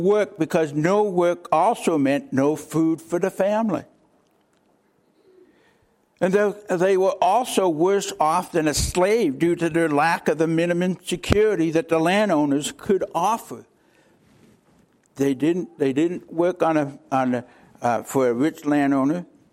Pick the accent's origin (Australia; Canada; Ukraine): Canada; moved away as an adult; now in United States; I'm not an American. I'm a Canadian. I immigrated in 1985.